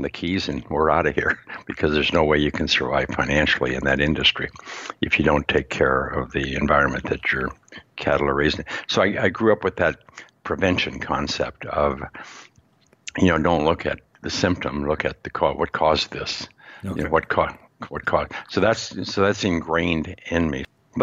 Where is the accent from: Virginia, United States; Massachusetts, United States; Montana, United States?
Montana, United States; Well, first of all, I'll go back to, I grew up in Montana, and I spent about 30 years in the communications industry